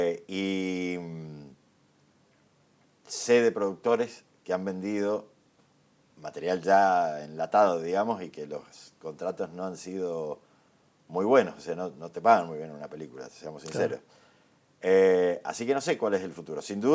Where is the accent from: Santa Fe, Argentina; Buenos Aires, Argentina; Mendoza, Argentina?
Mendoza, Argentina; Godoy Cruz; cuando yo era chico, yo soy de Godoy Cruz, el Cine Plaza para mí era mi otra casa.